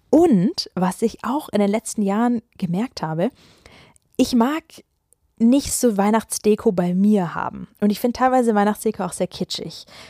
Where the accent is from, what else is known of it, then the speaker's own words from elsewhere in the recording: Ulm, Baden-Württemberg, Germany; weil meine Mutter kommt aus Hamburg, wir sind aber aufgewachsen in Ulm und mein Vater kommt aus Madrid.